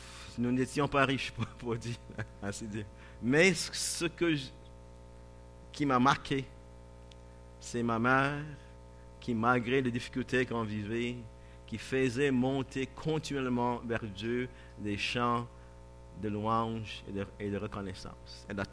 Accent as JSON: {"language": "French", "country": "Barbados", "tie": "born or raised there", "said": "J'ai grandi à la Barbade. Un de 7 enfants."}